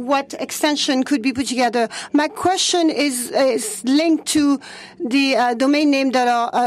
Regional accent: Benin; English is a second language; I come from Benin.

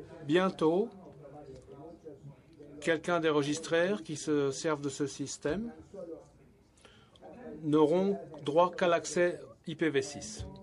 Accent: Japan; French is a second language; Donc, je suis du Japon.

